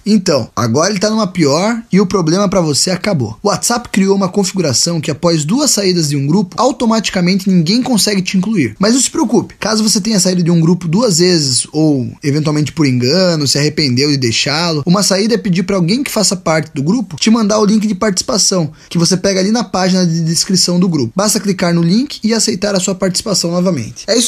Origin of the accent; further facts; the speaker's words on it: Curitiba, Paraná, Brazil; now in United States; sou curitibano, empreendedor no Brasil e aqui no Vale do Silício, nos Estados Unidos.